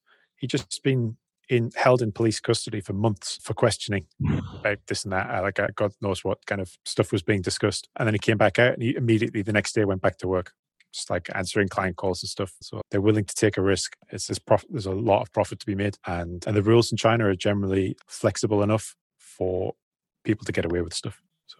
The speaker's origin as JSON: {"language": "English", "country": "United Kingdom", "said": "but also we're British guys. We culturally cannot work out."}